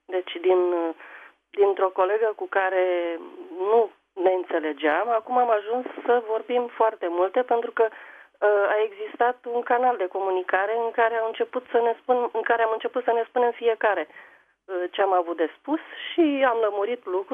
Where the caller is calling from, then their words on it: Tulcea, Tulcea County, Romania; Sunt din Tulcea.